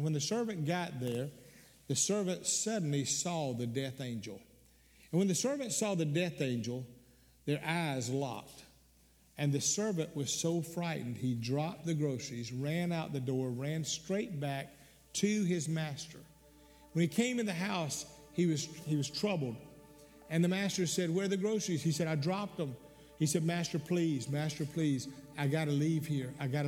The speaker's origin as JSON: {"language": "English", "region": "Newfoundland and Labrador", "country": "Canada", "tie": "born or raised there", "said": "He came to Columbus where I was at. I was raised in Newfoundland."}